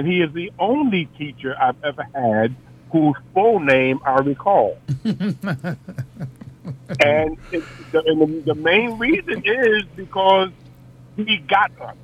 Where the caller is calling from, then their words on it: Virginia, United States; Now, I'm calling from Virginia, but I actually went to school in South Jersey.